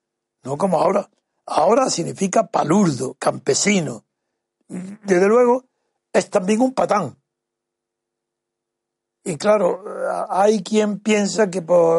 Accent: Granada, Andalusia, Spain; accent: Granada; now in Madrid, Spain; yo mismo llevo 70 años en Madrid y sigo con mi deje de Granada.

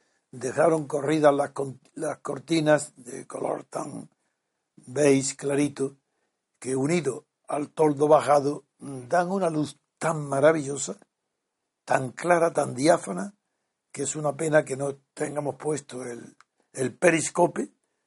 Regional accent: Spain; como unos españoles vamos a denunciar en Bruselas la falsedad de las cifras.

